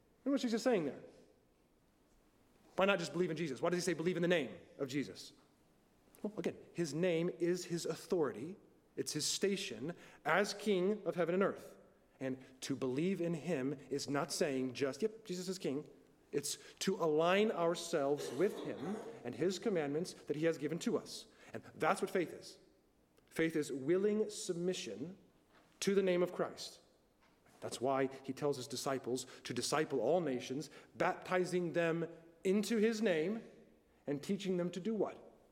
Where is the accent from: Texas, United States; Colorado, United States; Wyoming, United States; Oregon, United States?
Texas, United States; before I'm a … before I'm an American, a Texan, a Presbyterian, whatever.